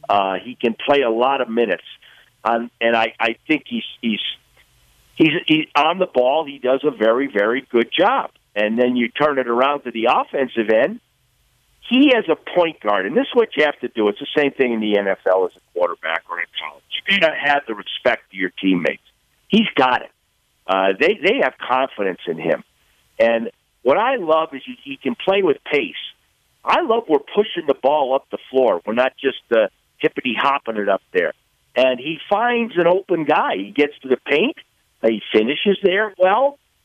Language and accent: English; Massachusetts, United States; Of course, I'm from Massachusetts